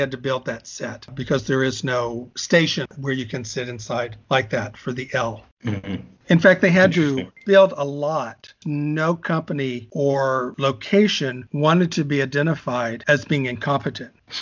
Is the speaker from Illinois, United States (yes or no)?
yes; Chicago, Illinois, United States; I did also find it interesting because I'm from Chicago